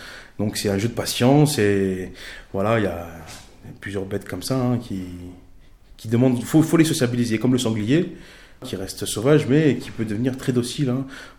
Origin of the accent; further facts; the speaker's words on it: Lyon, Auvergne-Rhône-Alpes, France; Je viens des banlieues populaires de Lyon. Et j'ai toujours baigné dans ça.